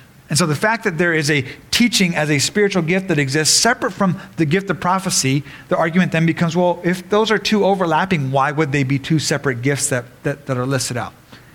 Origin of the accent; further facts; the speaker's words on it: Japan; Now, as many of you know, I grew up in Japan, and so my Japanese is rusty, but I can speak it.